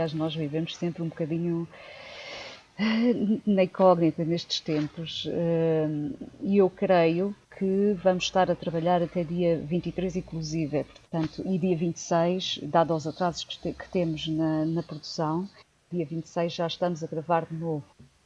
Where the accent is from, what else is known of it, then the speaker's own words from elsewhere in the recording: Angola; E que bom que é ver os irmãos a cantar, num dialeto africano, eu que sou angolana.